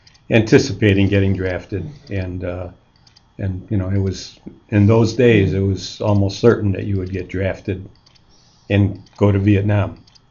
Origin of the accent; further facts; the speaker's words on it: Chicago, Illinois, United States; I grew up near Douglas Park, which was kind of a bad neighborhood. It was a poor area.